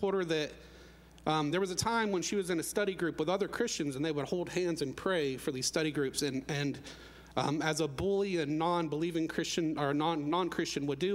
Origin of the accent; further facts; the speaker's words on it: Arkansas, United States; born there; Yes, sir, absolutely. I was born in Arkansas. I was the son of a would-be farmer.